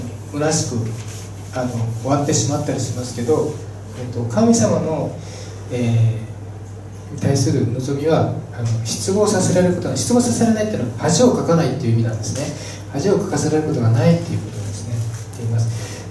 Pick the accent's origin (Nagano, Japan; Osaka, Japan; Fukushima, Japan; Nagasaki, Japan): Nagano, Japan; なんか私長野県出身なので見たいなと思ってたんですけど